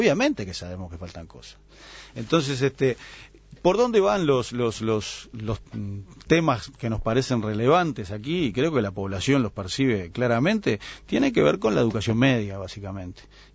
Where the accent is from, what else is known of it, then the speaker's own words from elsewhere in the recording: Salto, Uruguay; Yo vengo de Salto